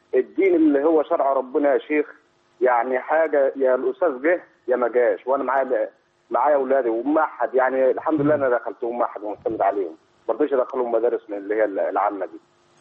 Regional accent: Beni Suef Governorate, Egypt; عندي 28 سنة من قرية بالريف، وعندنا الحمد لله قريتنا احنا منصفة، أنا منصفة العرفة تبع مركز الفاش، الحمد لله القرآن منتشر فيها كله يعني، ما عندناش لا نصارى ولا أي حاجة

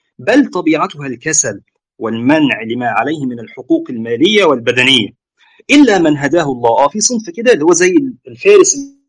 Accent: Egypt; شهر 6 و7 حر شديد وموجات حر عندنا في مصر جامده يعني

